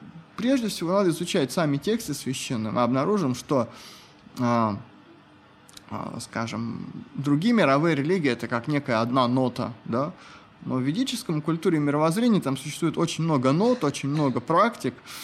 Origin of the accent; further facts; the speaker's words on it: Russia; born there; Потому что я родился в России в семье преподавателя университета.